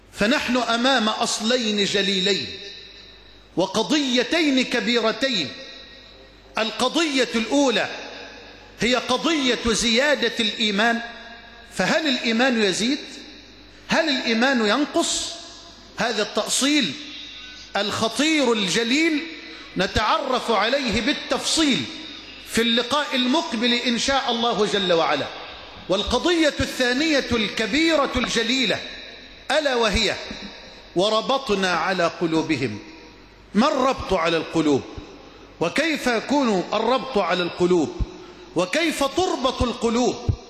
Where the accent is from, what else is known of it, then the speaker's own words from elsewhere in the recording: Egypt; واجعل بلدنا مصر أمنا أمانا، سخاء رخاء